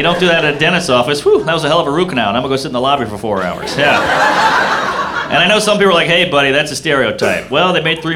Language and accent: English; New Orleans, Louisiana, United States; I grew up in a black neighborhood. I grew up in Treme in New Orleans. I grew up in a mansion in an all-black neighborhood.